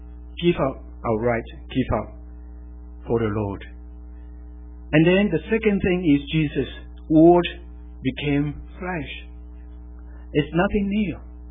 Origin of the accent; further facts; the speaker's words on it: Malaysia; I mean, I'm from Malaysia, so it's nothing new to me.